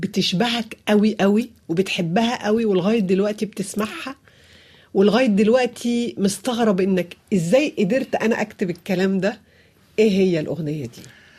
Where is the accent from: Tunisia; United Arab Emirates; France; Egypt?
France; انا كبرت هنا في فرنسا